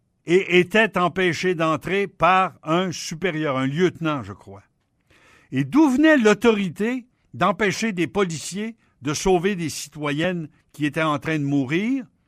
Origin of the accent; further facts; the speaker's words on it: Quebec, Canada; On est Québécois.